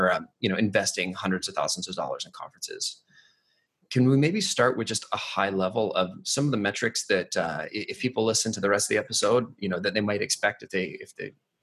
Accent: Edmonton, Alberta, Canada; born there; Said the guy that was also born in Edmonton.

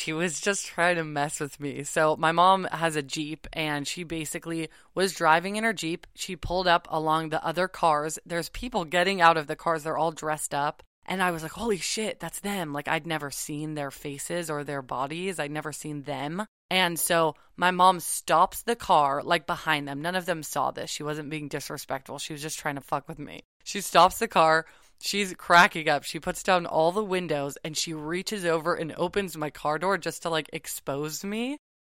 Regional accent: Malibu, California, United States; I grew up in Malibu, and basically there's this ranch

